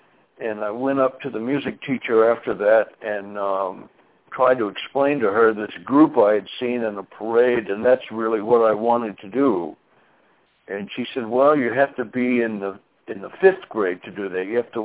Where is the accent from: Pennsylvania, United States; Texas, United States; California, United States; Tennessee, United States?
Tennessee, United States; Centerville; moved away; also born or lived in Michigan; I'm originally from Tennessee, central Tennessee area, Centerville, and more notably Cow Holler, Tennessee, which was a very small, wide spot in the road in the Centerville School District.